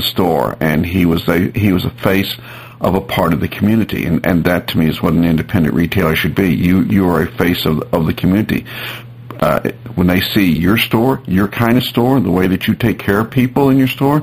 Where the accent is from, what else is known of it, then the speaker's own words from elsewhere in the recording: Arkansas, United States; And when I go to my hometown in Arkansas